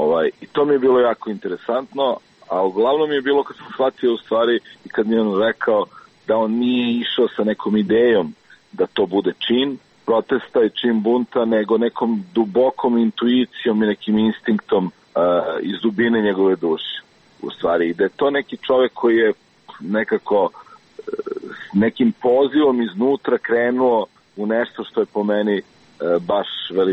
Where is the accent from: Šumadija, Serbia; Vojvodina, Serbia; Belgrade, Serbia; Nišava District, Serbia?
Belgrade, Serbia; ja sam rođen u Beogradu i odrastao u Beogradu.